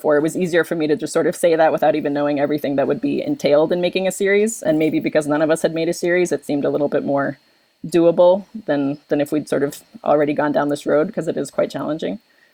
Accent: New York, United States; now in Philadelphia, United States; I'm from New York. I relocated to Philadelphia.

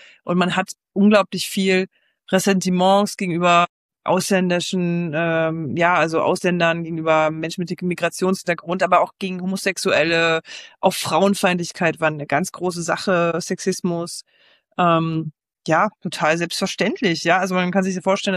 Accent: Brandenburg, Germany; ich komme zwar ursprünglich auch aus der Region hier im Südbrandenburg

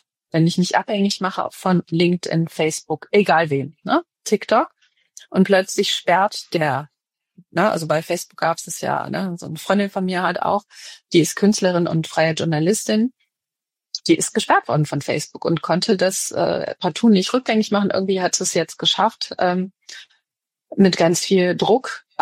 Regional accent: Düsseldorf, North Rhine-Westphalia, Germany; Ich komme aus Düsseldorf, ich bin Düsseldorferin

